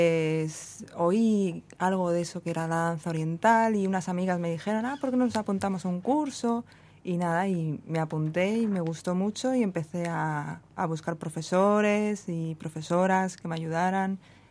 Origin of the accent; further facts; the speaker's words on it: Madrid, Community of Madrid, Spain; No, soy de Madrid.